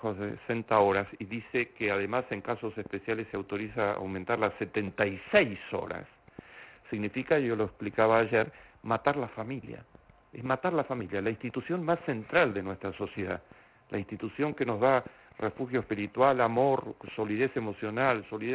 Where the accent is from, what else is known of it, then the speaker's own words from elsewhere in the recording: Argentina; En mi país, la Argentina, es el quinto productor de alimentos del mundo.